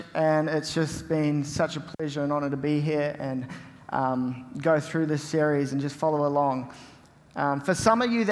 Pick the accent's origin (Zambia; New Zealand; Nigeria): New Zealand; Whangarei, Northland; Something you may not know about me is I'm from Whangarei, which is up the top of the North Island